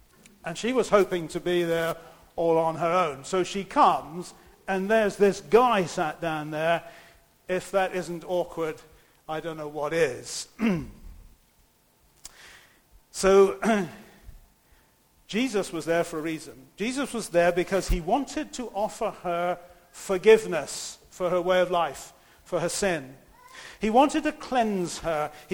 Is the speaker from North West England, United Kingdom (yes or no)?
no; South West England, United Kingdom; I come from Dorset and it's Sychar down there